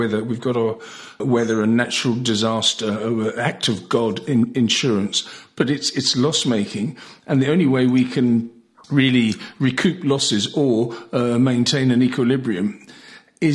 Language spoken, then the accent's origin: English; United Kingdom; even in my home country, Britain, you can't put a house near a river